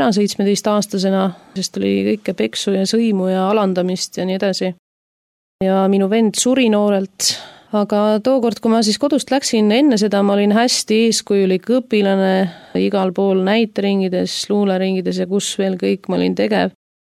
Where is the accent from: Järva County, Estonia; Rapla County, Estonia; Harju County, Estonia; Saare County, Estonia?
Järva County, Estonia; Koigi; Järvamaalt Koigi külast oleme pärit huvitaval kombel samast külast, kus … Käisime samas koolis ja laulsime samas ansamblis.